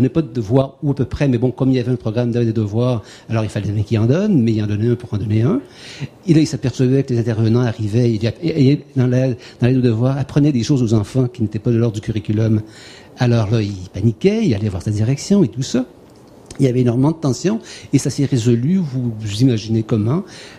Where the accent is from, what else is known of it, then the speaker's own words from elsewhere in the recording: Quebec, Canada; je viens du Canada, alors je raconte une anecdote et je viens du Canada.